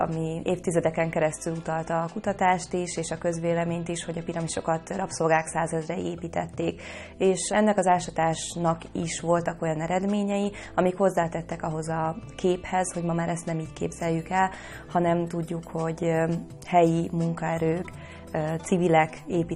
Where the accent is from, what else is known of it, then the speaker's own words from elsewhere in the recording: Hungary; igyekszem hangsúlyozni, hogy magyar vagyok